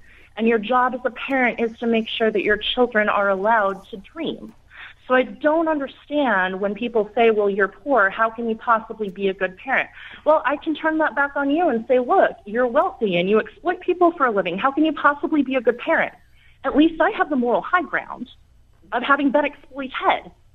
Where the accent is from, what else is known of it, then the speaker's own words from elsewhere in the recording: Utah, United States; I come from Utah. It's Mormon country. I was raised to a Baptist school. I was raised as a religious fundamentalist, basically.